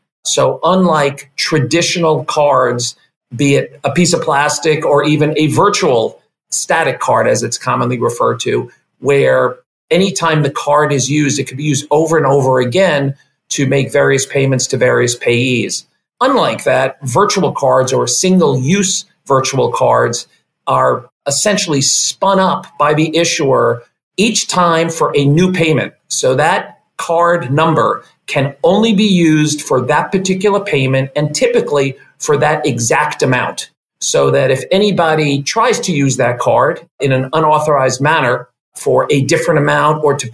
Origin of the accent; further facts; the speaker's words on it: New York, United States; I am born and raised in New York. I do currently reside in New York.